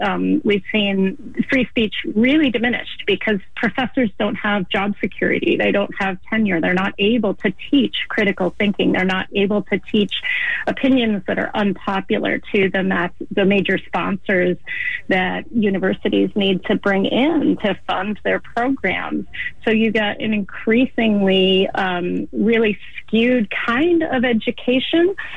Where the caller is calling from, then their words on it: Washington, District of Columbia, United States; So it's nice to be speaking to a Bay Area audience, even though I'm joining you from Washington, D.C.